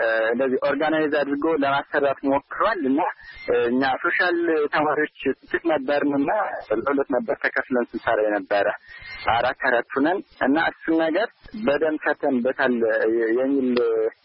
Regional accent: Sekela, Amhara, Ethiopia; ምዕራብ ጎጃም ዞን ሰከላ ወረዳ ነው የተወለድኩት። ገጠራማ ክፍል ነው።

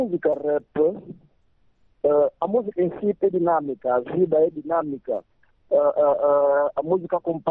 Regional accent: Viana, Luanda, Angola; Eu sou do município de Viana.

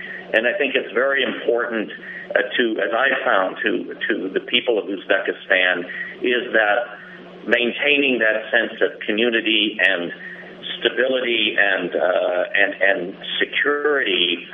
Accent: New Jersey, United States; I think I keep seeing in Philadelphia and Baltimore, even in my home state of New Jersey, I've seen so.

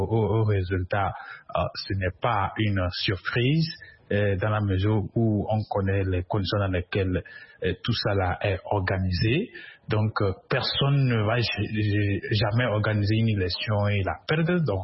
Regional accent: Togo; c'est ça aussi qui pose problème chez nous au Togo

